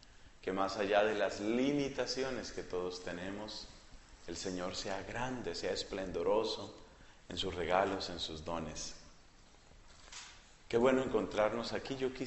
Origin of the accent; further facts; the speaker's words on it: Colombia; also born or lived in Ireland; Yo vengo de Colombia, bueno, he estado viviendo unos años en Irlanda